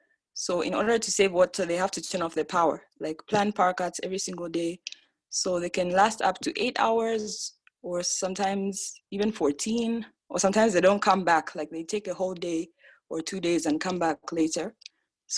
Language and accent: English; Zambia; I am a climate and environmental justice activist from Zambia.